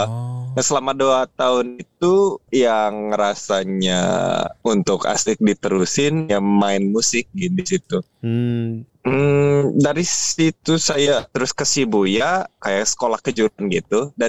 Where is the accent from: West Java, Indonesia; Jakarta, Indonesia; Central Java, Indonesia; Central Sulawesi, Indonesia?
West Java, Indonesia; Bandung; Iya, saya dari Bandung. Saya mulai main band itu pas lulus SMA.